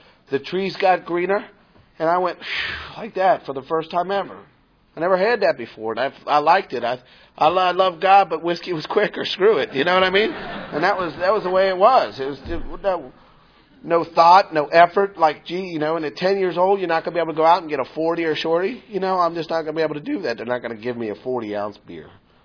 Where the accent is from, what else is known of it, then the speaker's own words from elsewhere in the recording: Cincinnati, Ohio, United States; And I was born in Cincinnati. That is where I am from. I do have roots there.